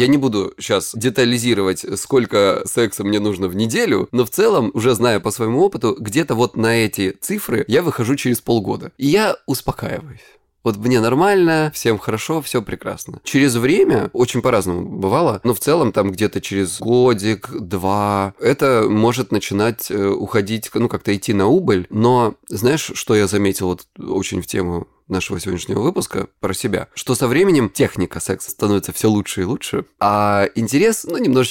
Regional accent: Krasnodar Krai, Russia

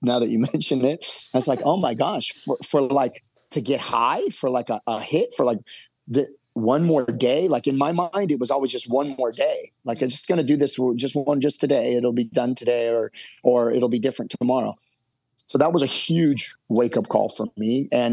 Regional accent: Newport Beach, California, United States; born or raised there

